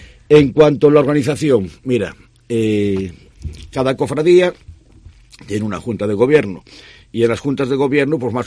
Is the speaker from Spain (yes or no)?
yes; Ferrol, Galicia, Spain; tenemos cantidad de cosas de las que tenemos que chulear y decir, soy de Ferrol.